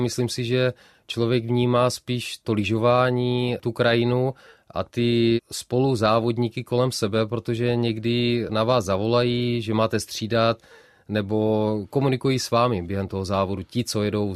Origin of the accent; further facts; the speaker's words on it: Budišov nad Budišovkou, Moravian-Silesian Region, Czechia; můj tatínek byl trenérem v klubu biatlonu v Budišově nad Budišovkou, odkud pocházím.